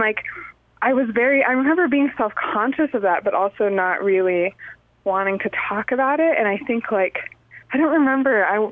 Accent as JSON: {"language": "English", "region": "Maine", "country": "United States", "tie": "born there", "said": "I've always wanted to be on the East Coast because I was born in Maine."}